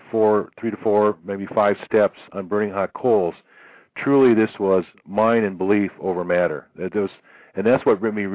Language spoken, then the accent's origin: English; Midwest, United States; When I was growing up in the Midwest, my dad would often barbecue out in the grill